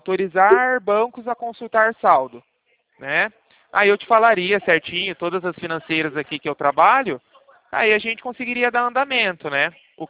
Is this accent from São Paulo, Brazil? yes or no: yes; São Paulo, Brazil; eu não sou do Rio, eu sou daqui de São Paulo